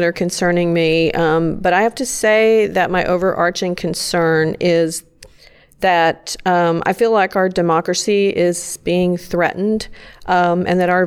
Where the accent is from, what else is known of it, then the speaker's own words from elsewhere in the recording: Texas, United States; now in Austin, United States; Well, I'm originally from North Texas, but I've lived in Austin for 33 years, so I guess I can claim Austin as my home at this point.